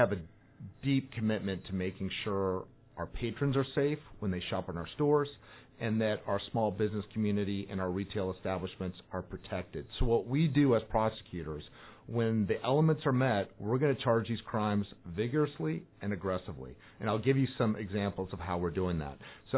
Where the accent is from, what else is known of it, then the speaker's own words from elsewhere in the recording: San Fernando Valley, California, United States; now in Ventura County, United States; I grew up in the San Fernando Valley.